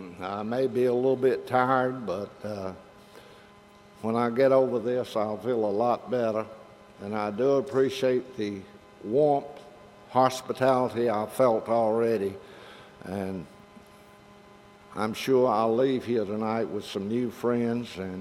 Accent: Roxboro, North Carolina, United States; And growing up in Roxburgh, North Carolina, and feeling bad about myself and not getting an education, I felt really hurt me.

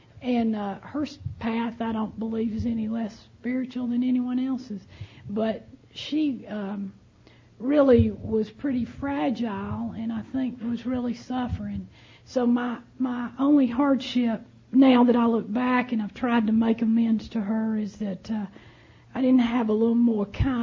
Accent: Alabama, United States; I got a history of growing up in the South, and but I didn't think you knew that. Anyway, I grew up in Alabama, and we happened to live in a county where there was no allowances for drinking

